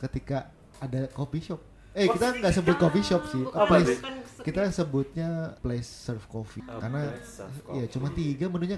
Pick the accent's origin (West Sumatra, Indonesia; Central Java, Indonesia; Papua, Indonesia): Central Java, Indonesia; Cilacap; now in Jakarta, Indonesia; Nah, karena di Jakarta saya nulisnya tetap pakai K gitu. Kan saya dari Cilacap ya.